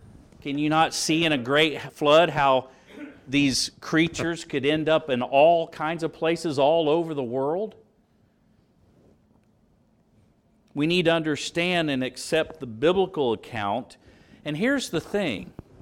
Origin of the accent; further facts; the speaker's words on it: Shoals, Indiana, United States; But I understood that when the White River, where I grew up in Shoals, Indiana, flooded